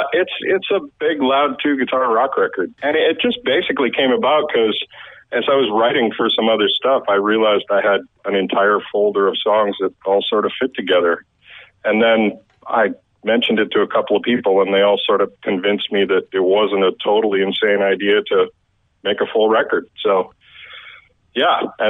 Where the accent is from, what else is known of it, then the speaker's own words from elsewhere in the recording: Winnipeg, Manitoba, Canada; I'm from Winnipeg, Brandon area